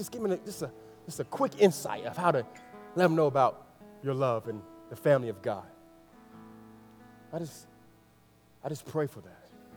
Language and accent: English; Miami, Florida, United States; most people know I'm from Miami, right? So I'm a kind of a city boy, so I don't know a lot about different yard work or anything like that.